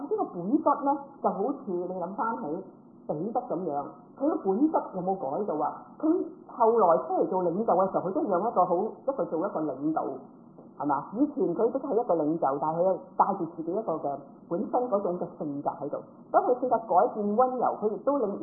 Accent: China; 有時我哋中國人會有一句説話叫做三歲定八十嘛

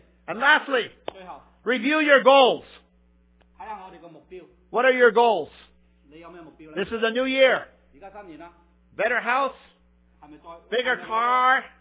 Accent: Netherlands; I'm from Holland. So I think about money.

